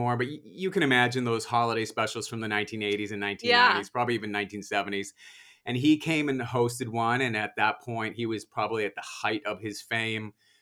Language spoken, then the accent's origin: English; Vancouver, British Columbia, Canada; also born or lived in Ontario / Texas; So, you know, I'm Canadian. I was born in Ontario. We went to Texas for a short time and then more or less raised in Vancouver, BC, in the suburbs. And then New York.